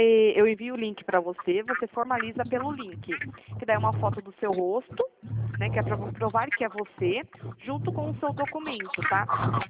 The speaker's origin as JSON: {"language": "Portuguese", "town": "Piracicaba", "region": "São Paulo", "country": "Brazil", "said": "Eu sou aqui de São Paulo, Piracicaba."}